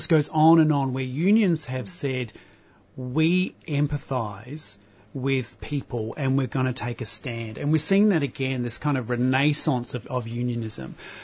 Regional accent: New Zealand; I'm from Aotearoa, New Zealand. I have Māori heritage from Aotearoa.

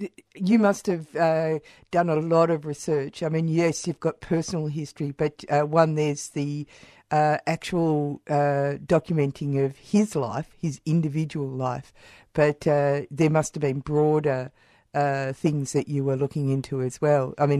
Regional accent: Australia; So, I mean, I'm Australian Anglo. I mean, you know, Mo, I'm more complicated than that. But the point is, I'm not from Italy.

